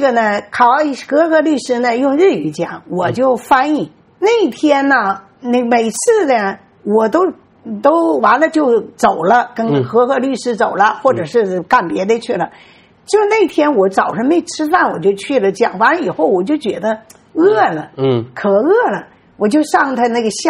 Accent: China; also born or lived in Japan; 我说我是日本人，但是我是50年前留在中国的残留孤儿

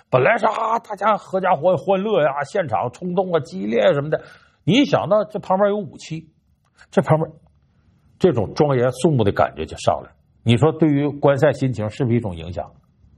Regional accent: New York, United States; 我土生土长的纽约球迷

